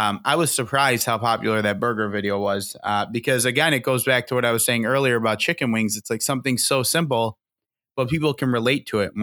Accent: Chicago, Illinois, United States; I come from Chicago.

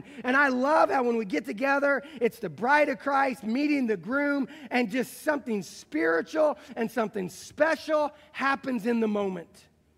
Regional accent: Indiana, United States; accent: southern; Some people say I sound a little southern now, okay? I'm from the Midwest. I haven't always talked like this.

